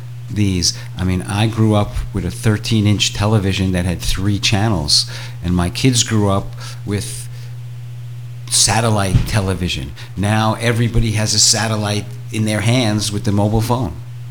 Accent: United States; I grew up in America.

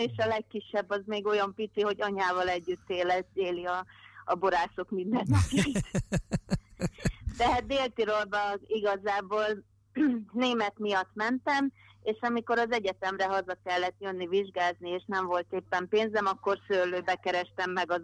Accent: Trnava Region, Slovakia; mert mi felvidékről származunk, olyan helyről, ahol nem igazán van szőlő

